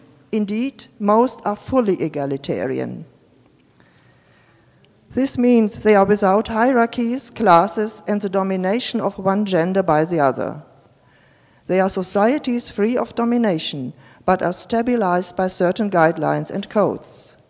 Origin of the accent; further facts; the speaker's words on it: Germany; English is a second language; You heard I'm from Germany, and so English is not my first language, and so I have to read my paper.